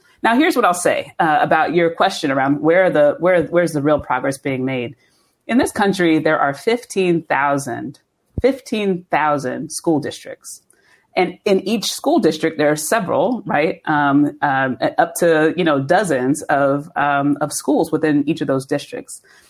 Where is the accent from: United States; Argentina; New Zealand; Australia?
United States; Cincinnati, Ohio; now in New York, United States; I'm from Cincinnati, Ohio, originally, so I'm from the Midwest.